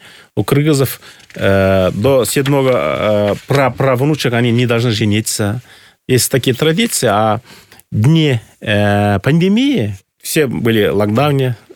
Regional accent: Kaindy, Chüy Region, Kyrgyzstan; Вот я родом с Чуйской долины, село Каинда. Это главное село, откуда начинается Чуйская долина, со стороны востока. Первое село.

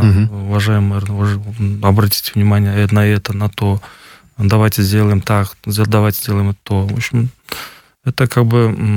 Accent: Kant, Chüy Region, Kyrgyzstan; Я как бы коренной житель, я там и буду жить, я там буду и работать, я там и буду умирать.

